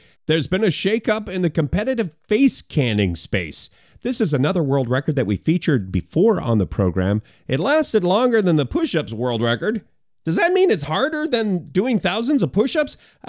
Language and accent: English; Canada; Now, I'm a Canadian.